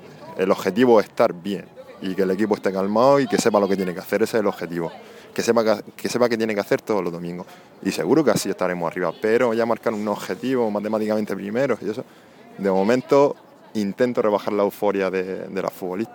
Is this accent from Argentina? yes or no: no; Ceutí, Region of Murcia, Spain; porque yo soy de Ceutí y allí jugaba un equipo de fútbol femenino